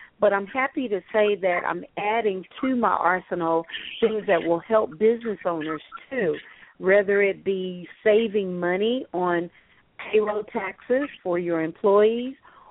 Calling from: Fort Worth, Texas, United States; I'm calling from Fort Party Worth.

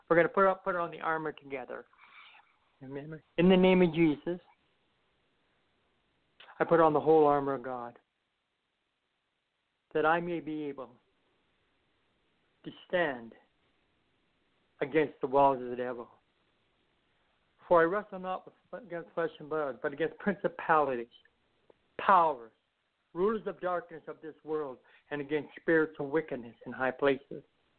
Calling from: Moose Jaw, Saskatchewan, Canada; I'm calling from Moose Jaw, Saskatchewan.

